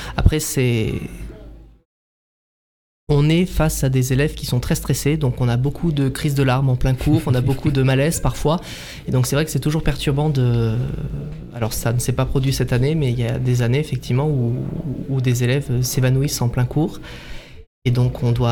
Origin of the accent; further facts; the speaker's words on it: Auvergne-Rhône-Alpes, France; je viens d'Auvergne, de Plaine de la Limagne, donc c'est très, très agricole également.